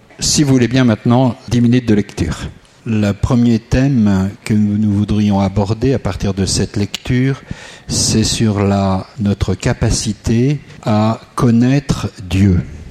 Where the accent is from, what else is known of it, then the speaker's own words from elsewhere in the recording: Bordeaux, Nouvelle-Aquitaine, France; je suis de Bordeaux et je suis membre de la communauté de l'Emmanuel.